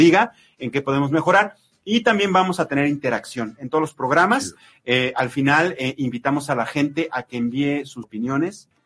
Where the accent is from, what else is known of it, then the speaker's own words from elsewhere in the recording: Mexico; que abramos los ojos como mexicanos